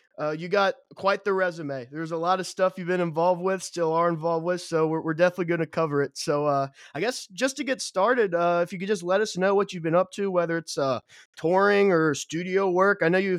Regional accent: Cincinnati, Ohio, United States; I'm from Cincinnati and there's like nothing that comes through here.

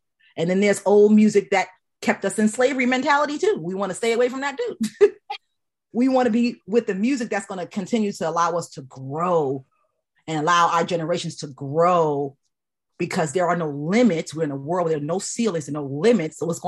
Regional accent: Bronx, New York, United States; I'm from the Bronx. I'm from where hip hop started.

